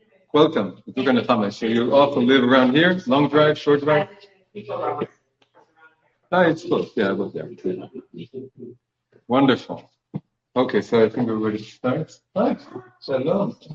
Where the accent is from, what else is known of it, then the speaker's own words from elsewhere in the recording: Israel; So I was born in Israel about 48 years ago, and I grew up in a ultra-secular home, and I was very anti-anything Jewish